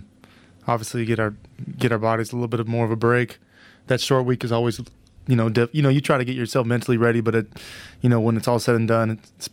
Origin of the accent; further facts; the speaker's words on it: Fresno, California, United States; You know, I grew up in Fresno, California.